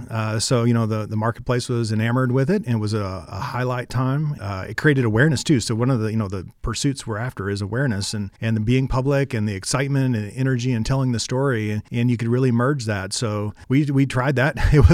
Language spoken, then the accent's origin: English; Mexia, Texas, United States; a Texas boy growing up in Mahia, Texas